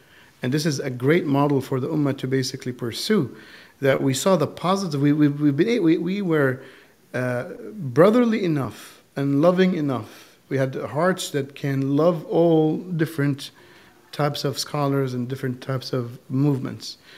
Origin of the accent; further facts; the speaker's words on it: Saudi Arabia; So from my own personal journey, I grew up in Saudi Arabia.